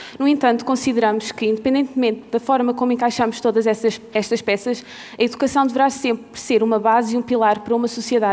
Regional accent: Azores, Portugal; E viemos dos Açores

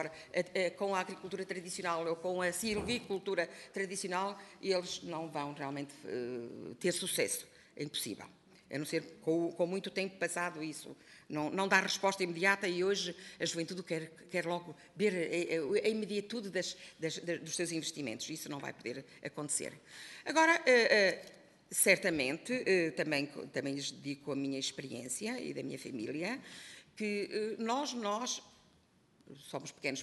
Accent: Figueira da Foz, Coimbra, Portugal; e também na minha terra, que é a Figueira da Foz

